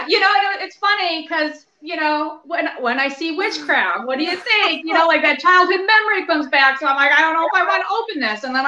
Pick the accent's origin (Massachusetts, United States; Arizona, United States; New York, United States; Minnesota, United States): Minnesota, United States; Minneapolis; now in St. Paul, United States; So I'm originally from Minneapolis, now I live in St. Paul.